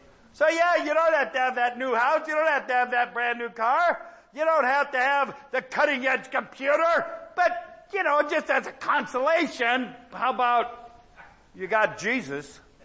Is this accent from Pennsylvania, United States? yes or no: no; Ohio, United States; now in Texas; I'm from Ohio, but I'm very content to be in Texas.